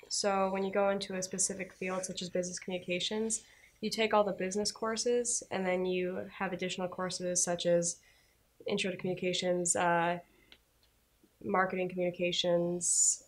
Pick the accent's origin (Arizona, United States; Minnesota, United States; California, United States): Minnesota, United States; Minnetonka; I'm from Minnetonka, Minnesota.